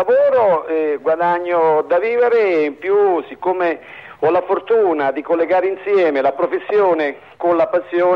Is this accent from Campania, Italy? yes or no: yes; Campania, Italy; Sono campano.